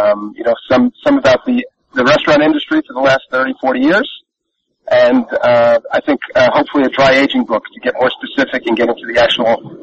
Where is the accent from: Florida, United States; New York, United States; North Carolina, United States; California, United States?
New York, United States; New York City; I grew up in New York City, and I'm 59 years old